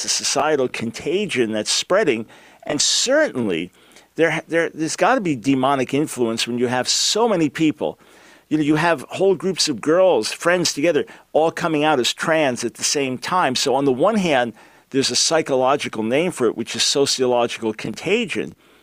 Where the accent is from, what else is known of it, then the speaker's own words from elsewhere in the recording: New York, United States; And I love that New York spirit. That's my hometown.